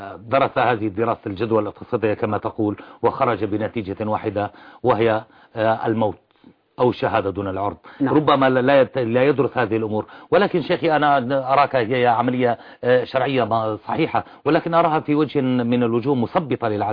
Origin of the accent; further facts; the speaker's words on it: Deir ez-Zor, Deir ez-Zor Governorate, Syria; وأنا من دير الزور على سبيل المثال